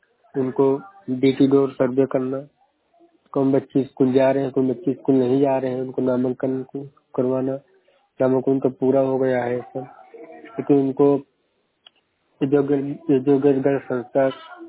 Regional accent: Shravasti, Uttar Pradesh, India; मैं श्रावस्ती से हूँ

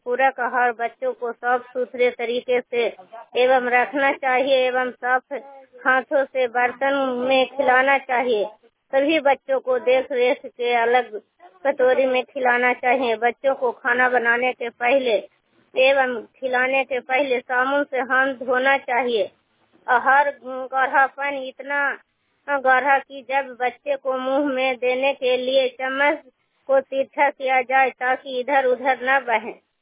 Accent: Dahdaga, India; ग्राम post दहदगा प्रखंड इमसा कमता पंचायत के रहने वाली हूँ।

